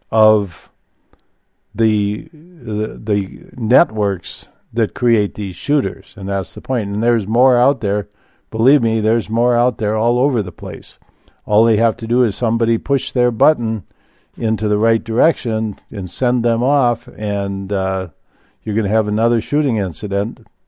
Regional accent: Minnesota, United States; I can tell you from experience growing up in Minnesota that during the summertime, especially August, you would get these beautiful auroral displays.

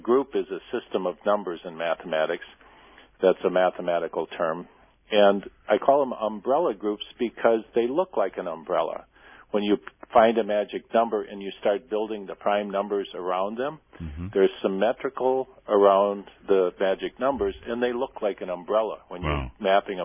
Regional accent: Ireland; As an Irishman, you know, have to relax when you're

